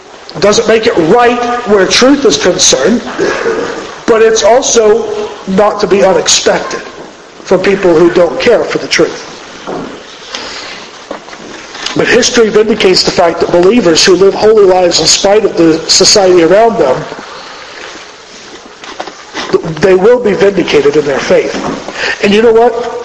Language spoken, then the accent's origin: English; Alabama, United States; A word growing up, where I grew up in Alabama, is redneck, right?